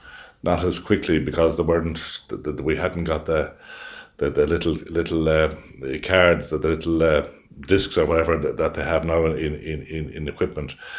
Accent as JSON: {"language": "English", "country": "Ireland", "said": "I kind of had a certain pride, I suppose, in being Irish"}